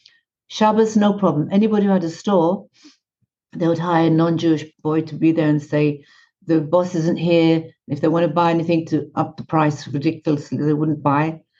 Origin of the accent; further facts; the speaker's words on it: England, United Kingdom; moved away as an adult; also born or lived in India / Italy; now in New York, United States; Well, I'm a really wandering Jew. My parents are Iranian. I was born in India. Then we moved to England. I got married and moved to Italy, where I had my children, and I met Chabad. And for the moment, I'm living here in New York.